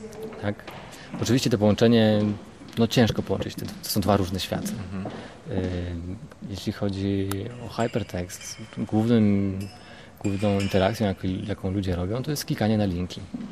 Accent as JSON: {"language": "Polish", "town": "Olsztyn", "region": "Warmian-Masurian Voivodeship", "country": "Poland", "lives_now": "Ireland", "said": "Jako, że jestem z Olsztyna"}